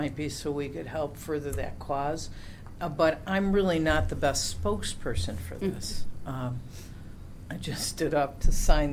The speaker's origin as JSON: {"language": "English", "town": "River Forest", "region": "Illinois", "country": "United States", "tie": "born or raised there", "said": "I grew up in River Forest, and I'm now the Dean of Students at Dominican for the last 25 years"}